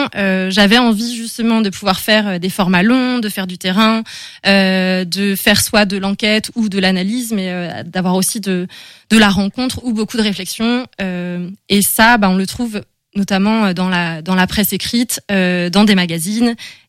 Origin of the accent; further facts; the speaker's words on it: Le Fief-Sauvin, Pays de la Loire, France; J'ai grandi dans les Mauges, avec tout un petit circuit. Donc, ma commune d'origine, c'est le Fief-Sauvin. Et après, j'ai fait mon collège et mon lycée à Beaupréau, comme on dit chez nous.